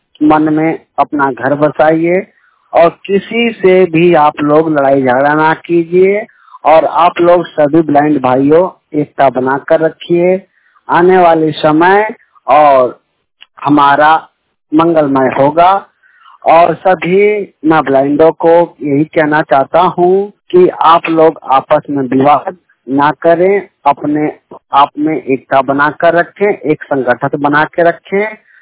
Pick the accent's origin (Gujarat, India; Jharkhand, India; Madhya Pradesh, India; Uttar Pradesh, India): Uttar Pradesh, India; Mau; मैं उत्तर प्रदेश मऊ जिले का रहने वाला हूं